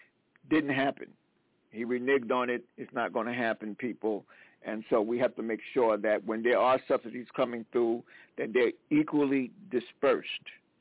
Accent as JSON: {"language": "English", "region": "South Carolina", "country": "United States", "said": "I'm from South Carolina, and both of my grandfathers were sharecroppers and farmers"}